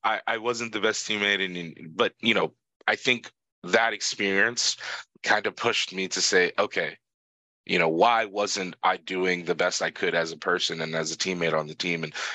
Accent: Baltimore, Maryland, United States; And then growing up in Baltimore

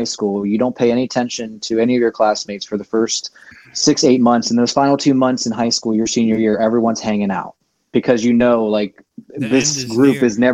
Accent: Cumberland, Maryland, United States; No, growing up in Cumberland, of course, we were so close. We were Pittsburgh.

